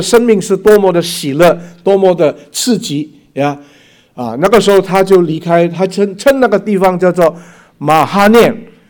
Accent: Indonesia; Chinese is a second language; moved away as an adult; also born or lived in Singapore; now in United States; 是印尼华侨，然后我的祖父他从广东到印尼去，然后呢，我是在印尼出世的，印尼长大，所以我的国语是到在新加坡神学院念的啊。然后后来我2000年来到了美国，然后一直到现在。

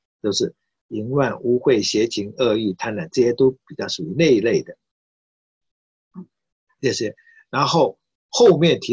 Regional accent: Shanghai, China; 可是你们不能怪我们上海人啊

